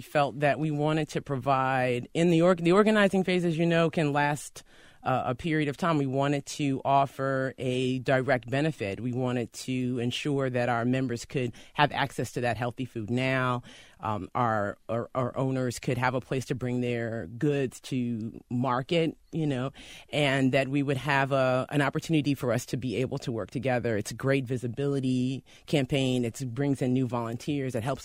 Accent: Silver Spring, Maryland, United States; born there; also born or lived in Georgia / Texas; I was born in Silver Spring, Maryland, and then we moved to Georgia for a period and then to Texas.

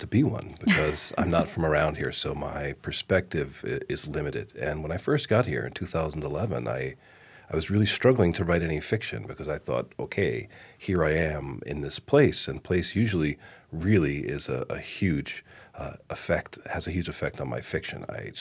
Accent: Colorado, United States; having spent a lot of time in Colorado, I mean, I'm kind of from Colorado

